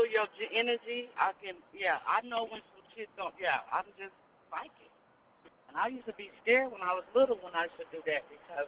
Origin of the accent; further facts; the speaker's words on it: Dallas, Texas, United States; I'm from Dallas so far, so good.